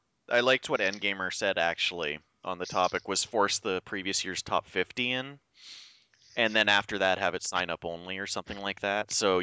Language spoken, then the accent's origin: English; Canada; Sorry, I'm Canadian.